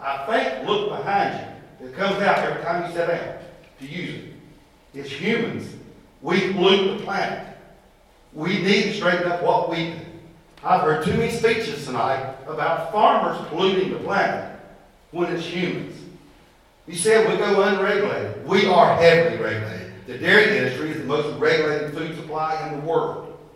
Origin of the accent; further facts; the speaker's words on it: United States; I'm from Randolph County.